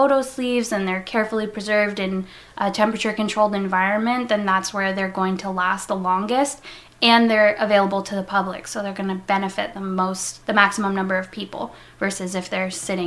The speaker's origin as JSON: {"language": "English", "town": "Ogden", "region": "Quebec", "country": "Canada", "tie": "born or raised there", "lives_now": "Lennoxville, Canada", "said": "I grew up near Stanston in Ogden, and I've lived in Lennoxville for the past 5 years."}